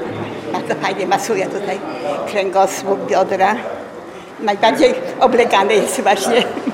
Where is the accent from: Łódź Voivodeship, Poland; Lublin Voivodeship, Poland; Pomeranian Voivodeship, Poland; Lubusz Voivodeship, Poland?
Lublin Voivodeship, Poland; Nałęczów; Tak, z Nałęczowa.